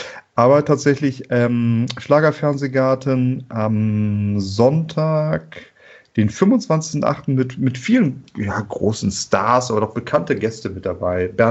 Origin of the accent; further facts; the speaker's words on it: Cologne, North Rhine-Westphalia, Germany; Ich bin ja auch aus Köln und nicht aus Düsseldorf.